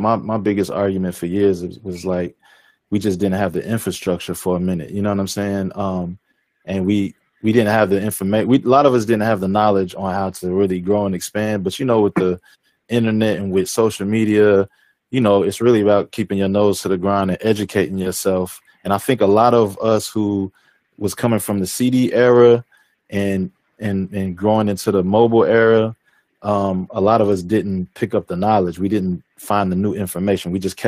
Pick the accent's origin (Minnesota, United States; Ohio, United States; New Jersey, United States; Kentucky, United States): Kentucky, United States; Radcliff; now in New York, United States; I'm originally from Radcliffe, Kentucky, which is like a smaller town next to Fort Knox, which is the military base in Kentucky.